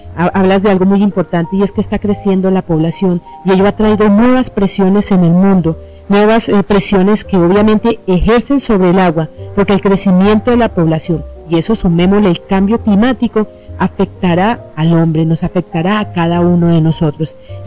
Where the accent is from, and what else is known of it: Colombia